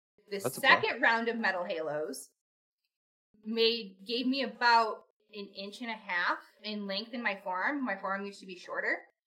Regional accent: Michigan, United States; And so I lived in Michigan. I grew up in Michigan.

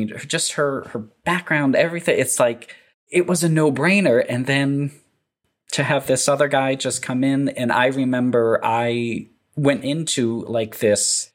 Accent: New England, United States; I had planned trips kind of growing up in New England area.

